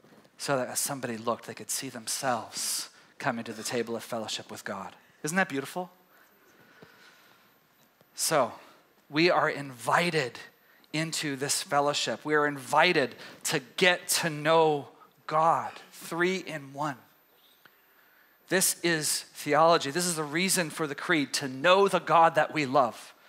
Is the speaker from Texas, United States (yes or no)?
yes; Texas, United States; now in Oregon, United States; I've been here for 17 years, and I haven't gotten over it. I came from East Texas, which is actually quite lovely.